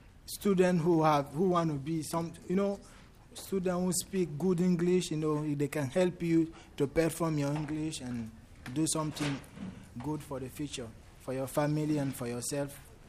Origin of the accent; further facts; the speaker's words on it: Liberia; English is a second language; also born or lived in Guinea; now in United States; I'm from Liberia. And because of war there, I never built school. But my family moved to Guinea. It's another country in West Africa. And I went to school there, but in French.